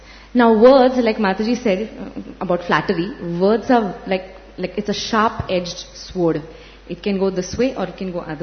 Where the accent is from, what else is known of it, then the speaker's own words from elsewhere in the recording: Pune, Maharashtra, India; So I'm from Pune also, and Pune is famous for its Peshwa history.